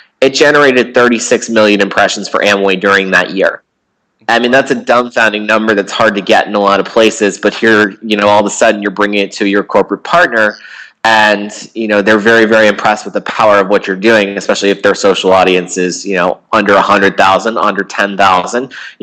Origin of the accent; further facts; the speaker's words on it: Boston, Massachusetts, United States; knowing I was from Boston.